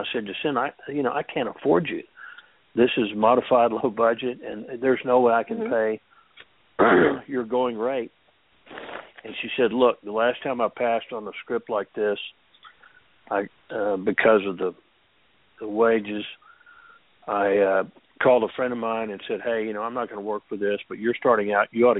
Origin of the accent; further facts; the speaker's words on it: Midland, Texas, United States; I grew up in that because I grew up in Midland, Texas, and there was a network in place among all the parents